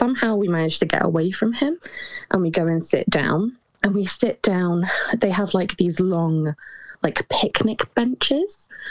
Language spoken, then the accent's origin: English; England, United Kingdom; I'm from England.